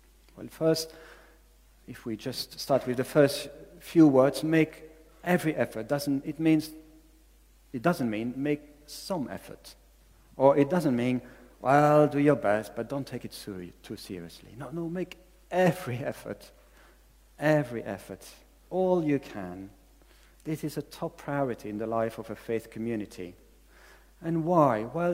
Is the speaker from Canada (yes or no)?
no; Belgium; English is a second language; might recognize I don't have really an English accent. So this is because I'm from another country, I'm from Belgium.